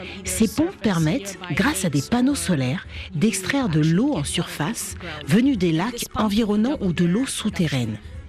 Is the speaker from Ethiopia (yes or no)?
yes; Addis Ababa, Ethiopia; quand on a grandi à Addis Abeba, dans une grande ville